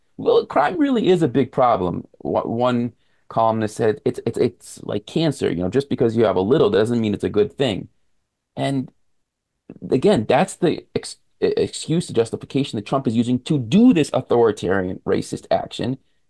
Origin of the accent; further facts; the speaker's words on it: New York, United States; I grew up in Westchester, New York, and she was the elected district attorney for a decade or so in Westchester.